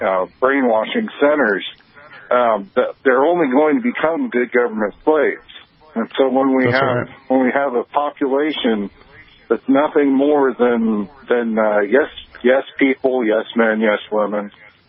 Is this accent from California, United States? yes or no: yes; California, United States; now in Wyoming, United States; I'm from California originally, but I'm in Wyoming now, thank God.